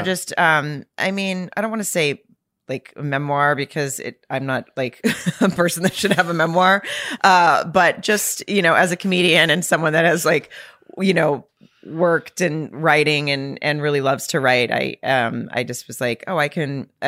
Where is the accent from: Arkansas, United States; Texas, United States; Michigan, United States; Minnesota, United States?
Arkansas, United States; moved away as an adult; my first one's like I grew up in Arkansas, moving to Los Angeles, and it's just sort of like fumbling my way through my 20s and stuff.